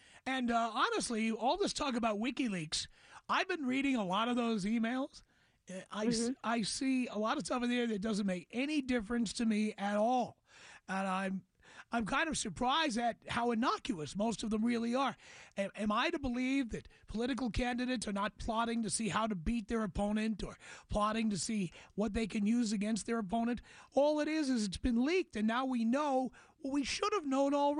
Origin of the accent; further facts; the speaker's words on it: New York City, New York, United States; because I grew up in New York City. And when I grew up in New York City